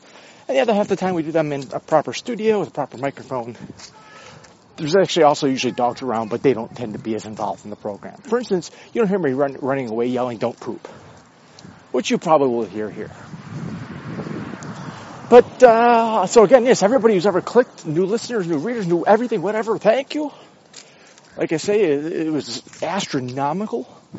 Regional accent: United States; Post box? Mailbox, because I'm an American.

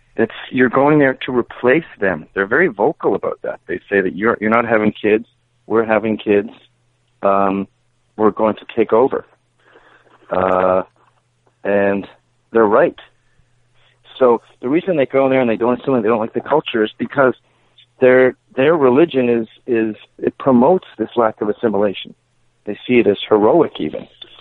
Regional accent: United States; And I remember, you know, as an American, you'll go to a British pub

